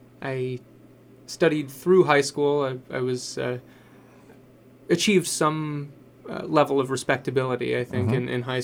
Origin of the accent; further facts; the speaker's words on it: Cumberland, Rhode Island, United States; also born or lived in San Francisco; Yes, I actually grew up in Cumberland.